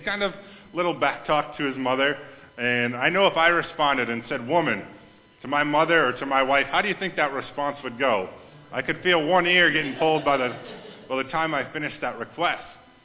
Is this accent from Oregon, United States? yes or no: no; Wisconsin, United States; I don't know about y'all, but I came from Wisconsin, and we can hold our own, but we can't hold that much.